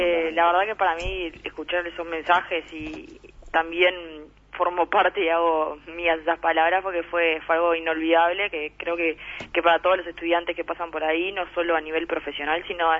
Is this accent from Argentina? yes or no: no; Montevideo, Uruguay; yo soy de Montevideo, para mí irme para allá fue algo, un cambio a nivel personal